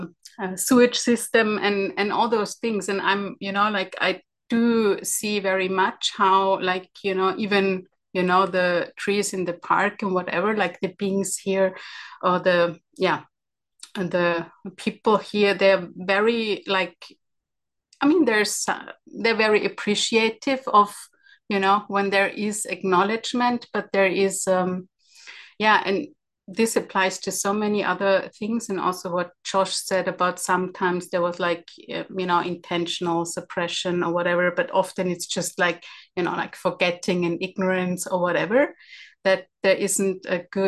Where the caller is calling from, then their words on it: Vienna, Austria; So, yeah, I'm calling from Vienna, Austria